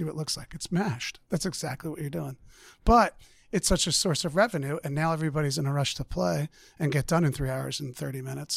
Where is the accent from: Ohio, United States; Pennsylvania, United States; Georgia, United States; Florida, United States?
Pennsylvania, United States; Springfield; I grew up in Delaware County, Delco. Okay. Yeah, I'm a Delco kid. Springfield.